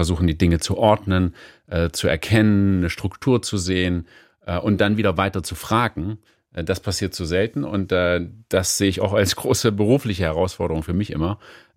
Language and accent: German; Thuringia, Germany; born there; Ich komme gebürtig aus Thüringen.